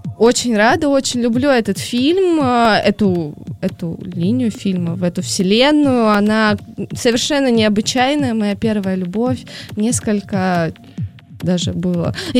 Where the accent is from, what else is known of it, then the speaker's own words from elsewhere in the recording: Ukraine; А по украинскому телевидению, я с Украины